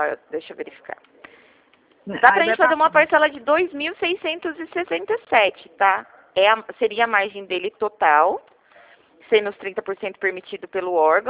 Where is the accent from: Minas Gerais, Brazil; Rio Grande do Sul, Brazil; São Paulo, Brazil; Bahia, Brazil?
São Paulo, Brazil; Eu sou do interior de São Paulo